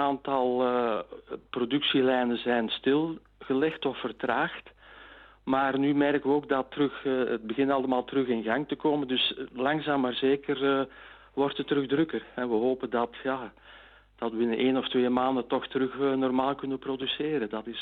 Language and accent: Dutch; Vosselaar, Flanders, Belgium; now in Zondereigen, Belgium; Ja, dus ik zelf ben niet afkomstig van Zonderijgen. Ik ben afkomstig van Vosselaar. Maar een kleine 30 jaar geleden heb ik dan iemand ontmoet uit Zonderijgen, hè, en daarmee getrouwd. En sindsdien woon ik dan in Zonderijgen.